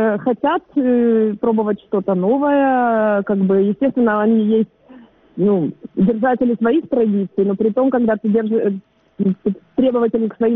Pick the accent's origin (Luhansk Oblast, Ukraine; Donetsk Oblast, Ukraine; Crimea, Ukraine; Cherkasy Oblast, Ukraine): Crimea, Ukraine; Simferopol; немножко меньше, чем мой родной город Симферополь